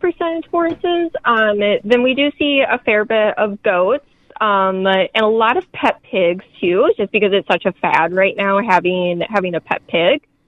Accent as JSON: {"language": "English", "town": "Nerstrand", "region": "Minnesota", "country": "United States", "tie": "born or raised there", "said": "So I grew up in Nurse Strand, Minnesota. I went to school in Northfield, though."}